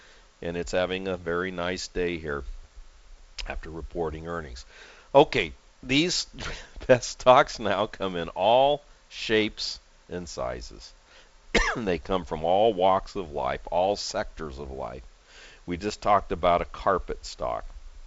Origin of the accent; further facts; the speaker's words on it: West Coast, United States; I live on the West Coast. I grew up on the West Coast.